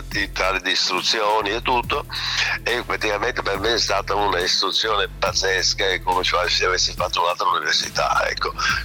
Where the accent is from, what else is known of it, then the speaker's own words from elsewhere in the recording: Cascina, Tuscany, Italy; also born or lived in Florence; sono nato in Cascina, sono vissuto in Cascina fino a un certo punto, perché poi sono stato catapultato a Firenze per imparare a sciacquare i panni in Arno